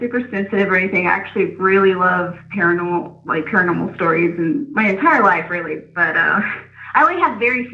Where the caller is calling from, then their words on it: Atlanta, Georgia, United States; from Atlanta.